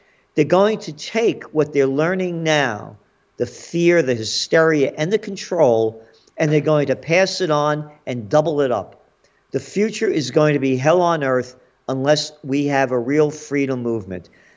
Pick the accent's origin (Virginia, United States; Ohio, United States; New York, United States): New York, United States; Bronx; born there; and I was born in the Bronx, so I was born to be free.